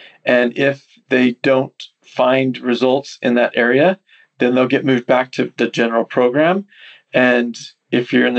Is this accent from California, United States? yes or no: yes; California, United States; I'm from California, so I know a lot of agents there. I don't live there now